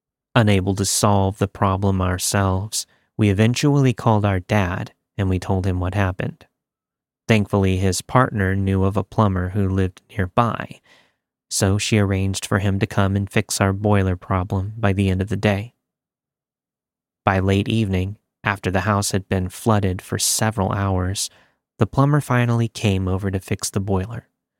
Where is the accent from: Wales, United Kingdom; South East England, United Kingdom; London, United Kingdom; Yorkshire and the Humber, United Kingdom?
Yorkshire and the Humber, United Kingdom; I planned to move back to my hometown in Yorkshire, England.